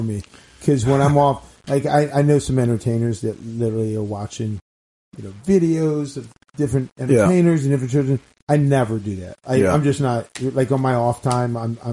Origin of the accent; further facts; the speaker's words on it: Bethesda, Maryland, United States; when I was growing up, I grew up in Bethesda